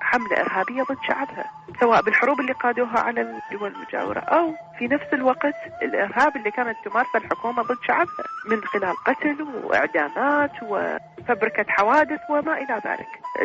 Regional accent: Basra, Basra Governorate, Iraq; أنا ولدت ونشأت بالبصرة، دخلت المدرسة وتربيت وعشت، ولا زالت جذوري هناك ولا زلت أحن إلى البصرة.

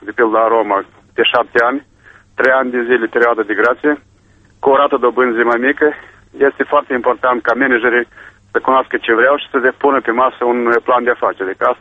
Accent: Moldova

